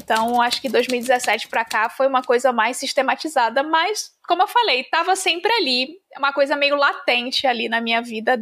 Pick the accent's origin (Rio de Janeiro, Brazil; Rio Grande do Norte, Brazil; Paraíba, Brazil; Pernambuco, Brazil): Rio de Janeiro, Brazil; moved away as an adult; now in Salvador, Brazil; Eu sou carioca, moro em Salvador já há quase 10 anos.